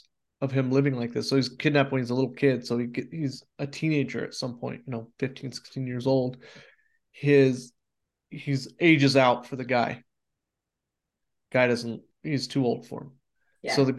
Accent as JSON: {"language": "English", "region": "California", "country": "United States", "said": "So we're both from the Bay Area. We're both in California in the late 90s."}